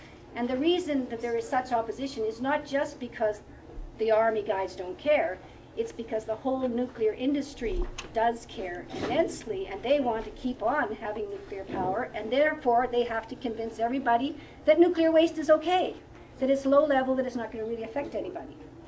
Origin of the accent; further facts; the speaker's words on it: Toronto, Ontario, Canada; I'm Canadian.